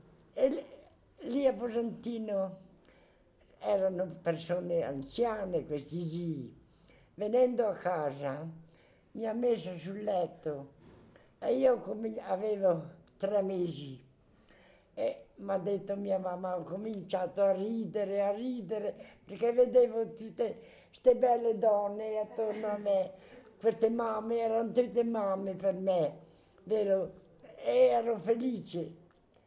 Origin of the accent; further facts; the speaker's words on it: Trento, Trentino-Alto Adige, Italy; born there; Io sono nata a Trento, da ragazza madre.